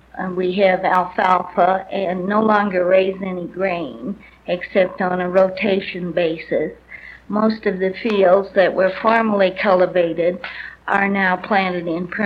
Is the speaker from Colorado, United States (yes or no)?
yes; Pueblo, Colorado, United States; born there; I was born in Pueblo, December 9, 1917.